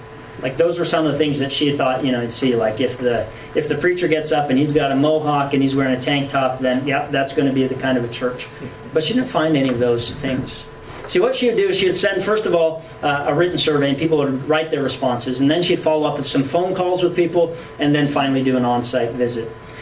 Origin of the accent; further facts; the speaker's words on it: Canada; accent: Canadian; so, you know, in my Canadian accent, I will do my best to the old western.